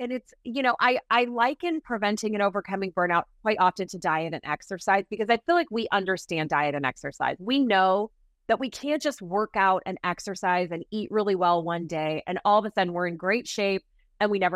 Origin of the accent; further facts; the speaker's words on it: California, United States; You know, I'm from Southern California.